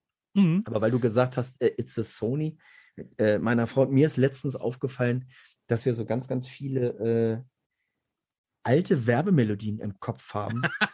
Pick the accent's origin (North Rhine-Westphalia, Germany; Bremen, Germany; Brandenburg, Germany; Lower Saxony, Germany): Lower Saxony, Germany; Garbsen; Ich komme aus Garbsen bei Hannover.